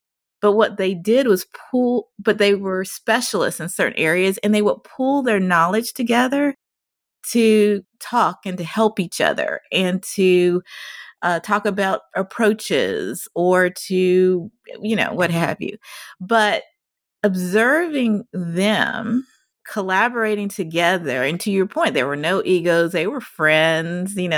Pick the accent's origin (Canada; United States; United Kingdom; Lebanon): United States; Deep South; I grew up in the Deep South where it was challenging to be a person of color back then.